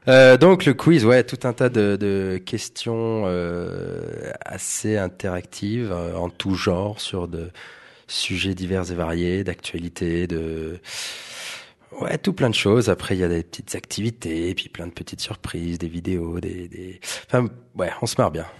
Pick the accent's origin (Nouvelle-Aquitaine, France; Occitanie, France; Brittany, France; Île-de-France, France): Nouvelle-Aquitaine, France; now in Argentière, France; moi qui suis savoyard pure souche, non pas du tout, je suis bordelais